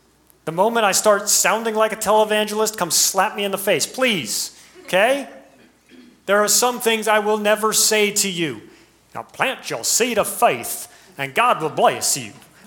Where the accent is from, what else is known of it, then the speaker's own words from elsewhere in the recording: United States; growing up in America, I know that I have been given much in terms of financial wealth and comfort.